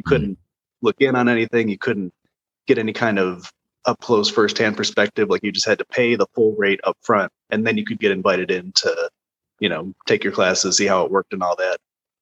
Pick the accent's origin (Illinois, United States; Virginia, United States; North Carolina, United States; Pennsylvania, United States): Illinois, United States; Chicago; growing up in Chicago, especially with where Chicago is now